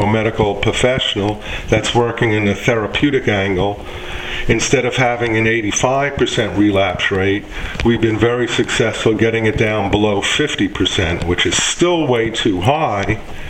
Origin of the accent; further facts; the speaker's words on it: The Bronx, New York, United States; No. I'm from New York originally, the Bronx.